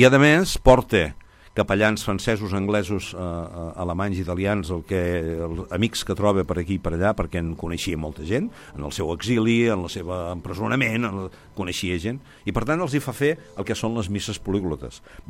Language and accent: Catalan; Arbeca, Catalonia, Spain; tu d'on ets? Diu, jo sóc d'Arbeca.